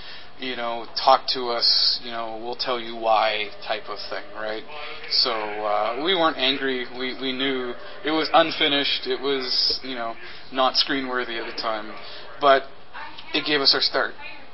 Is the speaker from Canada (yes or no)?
yes; Winnipeg, Manitoba, Canada; it was founded in my hometown of Winnipeg, Manitoba in Canada